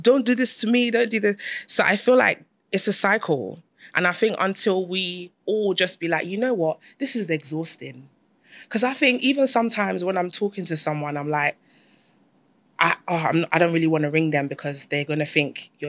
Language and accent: English; Nigeria; My way, I'm a Nigerian girl.